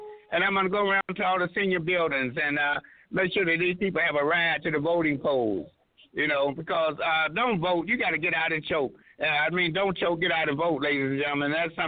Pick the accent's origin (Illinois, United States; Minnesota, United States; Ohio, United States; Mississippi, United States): Illinois, United States; Chicago; also born or lived in Southern US; Well, first of all, being a Southern born boy, even though I was raised here in Chicago, you never lose your Southern roots.